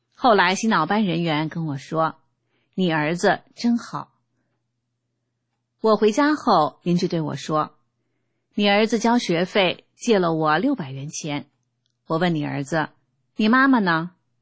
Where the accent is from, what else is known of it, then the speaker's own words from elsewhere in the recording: China; 中国不好，可我就是中国人，那我就建设中国吧